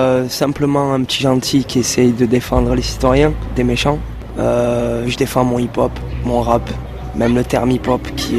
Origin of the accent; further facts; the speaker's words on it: Sète, Occitanie, France; parce que je viens de Sète